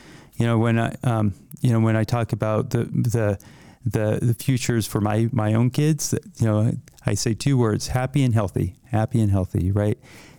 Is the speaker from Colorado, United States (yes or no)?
yes; Littleton, Colorado, United States; And I'm from Colorado too. So I grew up in Littleton, not from rural Colorado for sure, but I love this state.